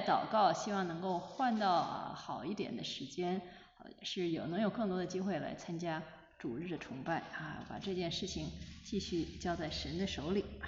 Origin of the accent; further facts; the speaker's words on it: Beijing, China; 当时在北京有很多国内一流的博物馆